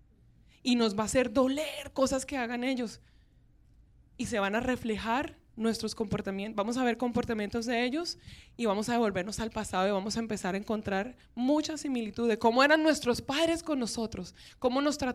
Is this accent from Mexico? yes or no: no; Venezuela; moved away as an adult; Somos colombianos también. Bueno, yo soy venezolana, pero criada y de padres colombianos, así que llevo en la sangre la bandeja paisa, el sancocho.